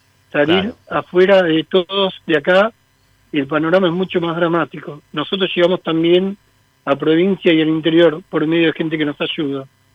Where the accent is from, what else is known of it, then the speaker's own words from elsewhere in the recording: Muna, Yucatán, Mexico; Yo soy un hombre de Muna